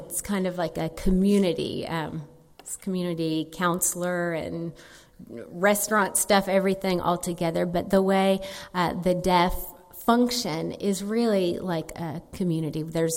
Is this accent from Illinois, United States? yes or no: no; Anderson, Ohio, United States; now in Tennessee; I grew up in Anderson, and with the exception of 3 years after graduate school, I came back and taught at Cincinnati Hills. I've not been back since. I've mostly been in Tennessee.